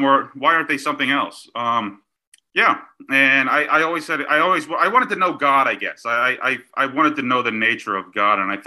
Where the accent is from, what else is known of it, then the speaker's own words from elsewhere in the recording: Pennsylvania, United States; I grew up in Pennsylvania, about 75 miles outside of Philadelphia.